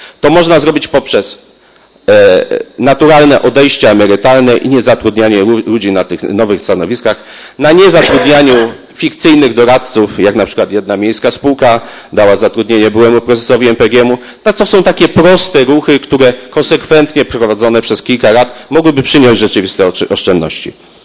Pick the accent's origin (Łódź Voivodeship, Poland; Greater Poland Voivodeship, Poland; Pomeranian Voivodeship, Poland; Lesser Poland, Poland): Greater Poland Voivodeship, Poland; Poznań; Po dziewiąte, jestem z Poznania, jestem oszczędny.